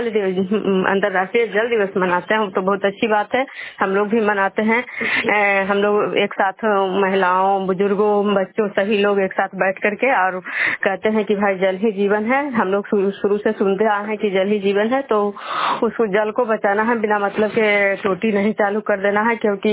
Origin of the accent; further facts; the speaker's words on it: Nalanda, Bihar, India; मैं विष्णु प्रोग्राम खजरा पंचायत नालंदा जिला नरनौसा प्रखंड के निवासी हूँ।